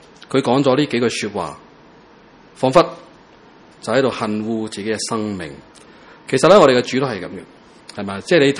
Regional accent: Hong Kong; 即如果你说我们香港人，我们就说他什么不懂做啦

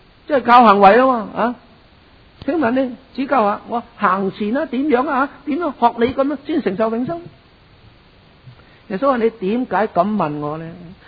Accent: China; 好似我哋中国人认为孔子系一个好老师啊

